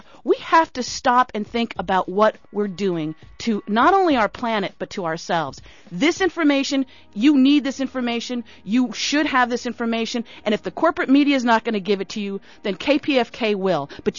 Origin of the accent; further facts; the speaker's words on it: Panorama City, California, United States; Hey, I grew up in Panorama City. That's cool.